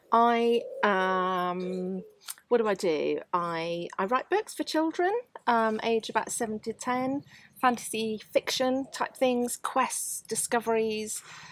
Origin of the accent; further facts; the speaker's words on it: Northern Ireland, United Kingdom; And I grew up in Northern Ireland